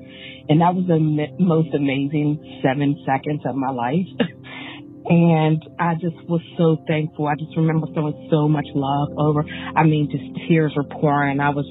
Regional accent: Pennsylvania, United States; I'm from Pennsylvania

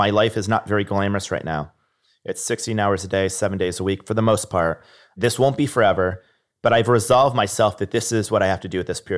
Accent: Niskayuna, New York, United States; I remember growing up in Niskanen, New York.

